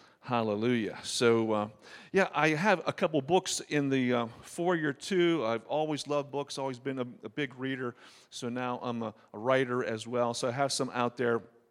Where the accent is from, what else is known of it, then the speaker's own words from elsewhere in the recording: Beaver Falls, Pennsylvania, United States; So I'm from Beaver Falls, PA, which is about 4 hours west of here, almost to the Ohio line.